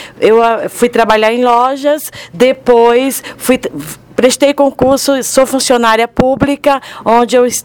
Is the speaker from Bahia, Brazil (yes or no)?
yes; Itaberaba, Bahia, Brazil; now in São Paulo, Brazil; sou da cidade de Itaberaba, né? Significa terra brilhante.